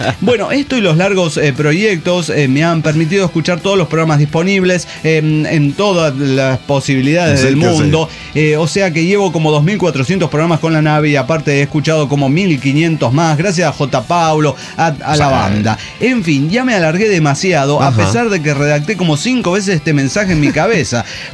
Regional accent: Mexico; pues como mexicano tengo que decir que el nuestro es el más bello.

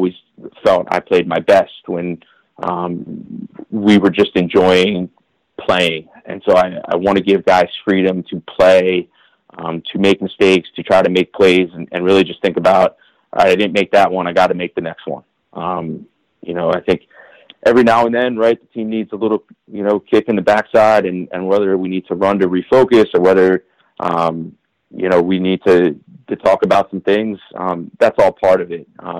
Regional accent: Philadelphia, Pennsylvania, United States; No, I am from, like I said, I'm from Philadelphia. I grew up Western suburbs. I went to Radnor High School.

